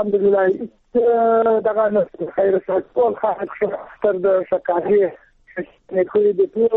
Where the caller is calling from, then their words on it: Nangarhar, Afghanistan; زه په ننګرهار کې یم، د سید کرم ولسوالۍ.